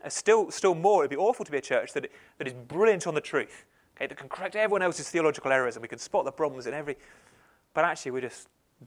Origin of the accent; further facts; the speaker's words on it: England, United Kingdom; And we're English, and we like to sort of just be nice and restrained and calm.